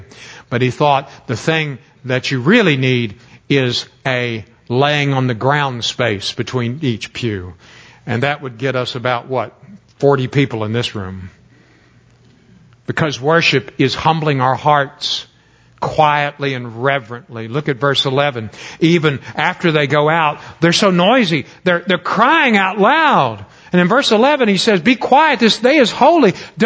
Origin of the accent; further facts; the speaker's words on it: Florida, United States; now in Mississippi, United States; I remember when we grew up in Florida, I've told you this story many times.